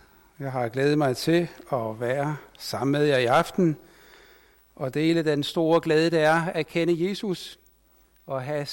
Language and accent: Danish; Capital Region of Denmark, Denmark; moved away as an adult; also born or lived in Hillerød; jeg er født og opvokset på Bornholm